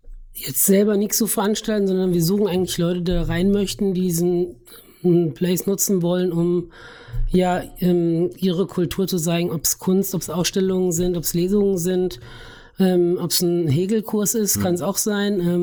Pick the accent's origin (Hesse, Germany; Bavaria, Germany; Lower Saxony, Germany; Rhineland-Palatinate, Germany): Hesse, Germany; Schlitz; also born or lived in Lauterbach; ich bin in Lauterbach geboren, aber dann in Schlitz aufgewachsen und jetzt bin ich das fast 40 Jahre dort auch gewohnt im Grunde, bis aufs Studium. 3 Jahre in Kassel studiert und ansonsten immer in Schlitz gewohnt.